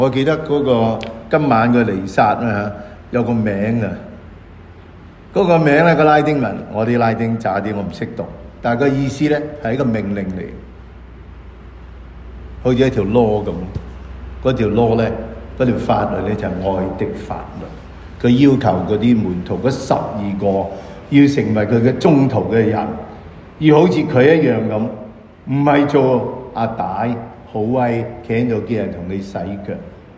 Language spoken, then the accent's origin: Cantonese; China; 他们不会吃那些血的，不同我们中国人什么都吃。